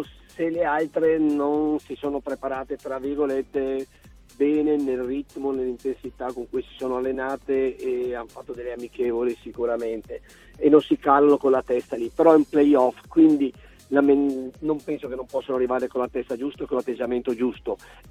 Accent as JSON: {"language": "Italian", "region": "Veneto", "country": "Italy", "said": "io sono veneto, quindi conosco bene queste due realtà"}